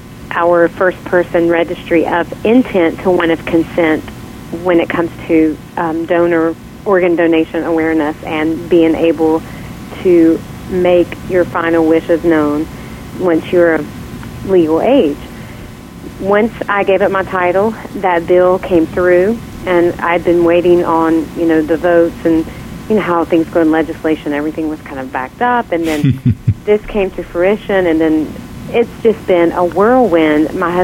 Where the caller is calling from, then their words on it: North Carolina, United States; I'm in North Carolina, right in the beautiful, near the beautiful Blue Ridge Mountains